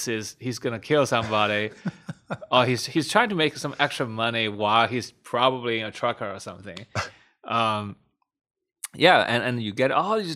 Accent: China; English is a second language; But in my home country, China, where it's right now the largest mobile game market

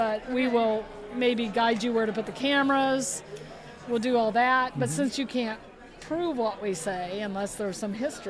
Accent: Ohio, United States; now in Michigan, United States; So we were just friends through school and high school and everything, and I moved up to Michigan from Ohio, and we hadn't seen each other in, I'd say, 27 years maybe

